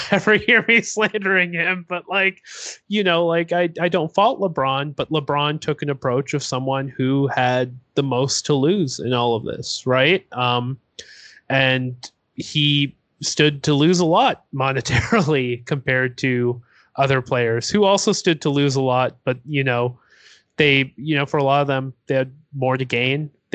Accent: Toronto, Ontario, Canada; because I'm from Toronto.

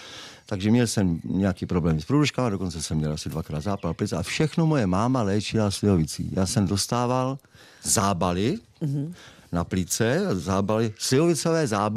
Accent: Moravia, Czechia; Já jsem z Moravy a vyrostl jsem v takové rodině uprostřed Hané, nebo uprostřed, to je vlastně kraj Hané, uprostřed Moravy

